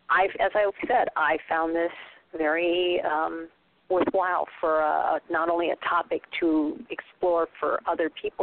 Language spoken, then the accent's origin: English; California, United States; I was raised in Southern California.